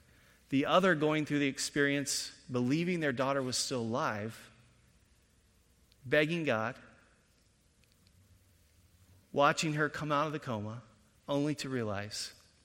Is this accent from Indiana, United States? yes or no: yes; Indiana, United States; I grew up in Indiana, and there's a Christian college called Taylor University between Muncie and Fort Wayne.